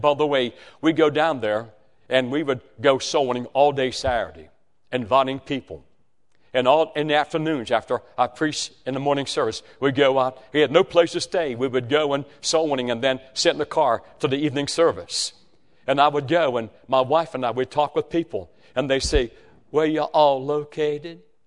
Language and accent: English; West Virginia, United States; I'm from West Virginia. In West Virginia, you invite a man to church and say, will you come to church?